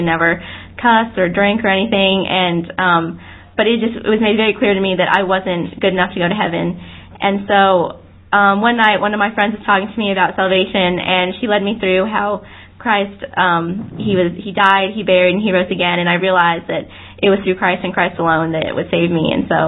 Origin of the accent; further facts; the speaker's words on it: United States; now in England; as I said before, I am American, and so we don't have the accents of the English